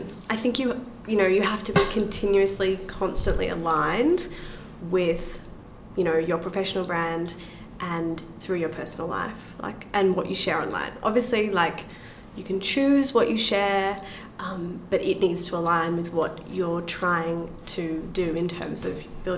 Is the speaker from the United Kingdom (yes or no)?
no; Australia; I'm from Australia, of course not.